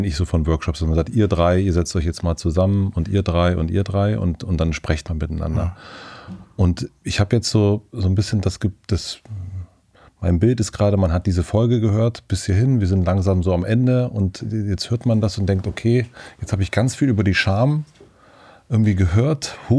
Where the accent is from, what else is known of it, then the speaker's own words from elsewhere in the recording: Berlin, Germany; Und wir schämen uns als Berliner, dass es hier so dreckig ist.